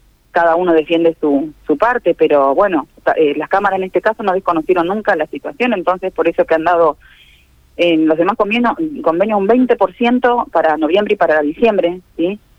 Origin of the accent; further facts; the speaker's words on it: Santa Fe, Argentina; nosotros como santafesinos, uno de nuestros clubes es el que está en esta situación